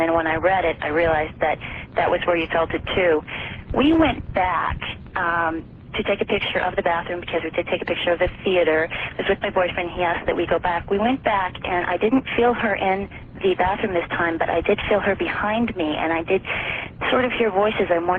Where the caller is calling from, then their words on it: Seattle, Washington, United States; I'm calling from Seattle, Washington.